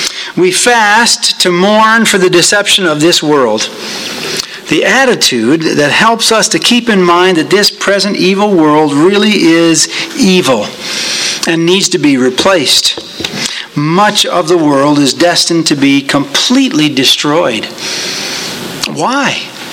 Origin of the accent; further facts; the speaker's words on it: United States; There is a part of me when I leave this country that is embarrassed to tell people I'm an American.